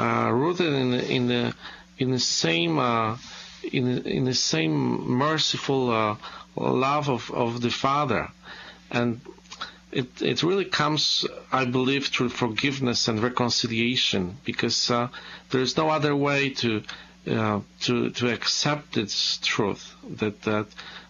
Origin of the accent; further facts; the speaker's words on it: Poland; English is a second language; I came from Poland